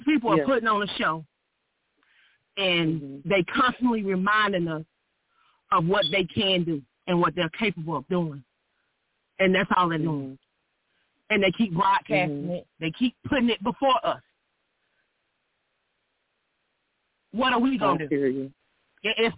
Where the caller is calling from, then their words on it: Atlanta, Georgia, United States; I am calling from Atlanta, Georgia today.